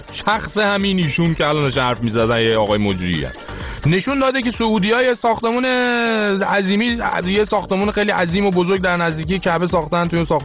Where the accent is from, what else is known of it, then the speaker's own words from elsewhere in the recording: Iran; به عنوان یه ایرانی